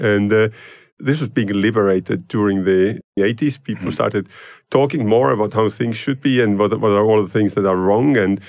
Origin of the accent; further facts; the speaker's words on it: Estonia; I'm from Estonia.